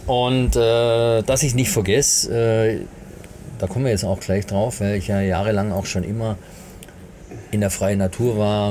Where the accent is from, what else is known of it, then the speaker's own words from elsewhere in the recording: Stuttgart, Baden-Württemberg, Germany; born there; also born or lived in Bavaria; Weil ich bin gebürtiger Stuttgarter Schwabe, also ich kann auch Schwäbisch schwätzen.